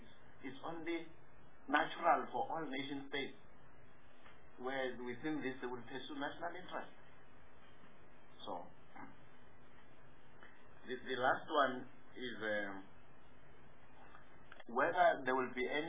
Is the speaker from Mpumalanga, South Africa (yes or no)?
yes; Mpumalanga, South Africa; I come from Pumalanga. That road from Carolina to Machalada, that's the farm where I grew up.